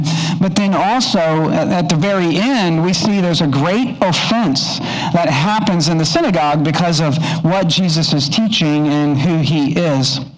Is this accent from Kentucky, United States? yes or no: yes; Kentucky, United States; When I was a kid, I grew up in Kentucky, lots of cornfields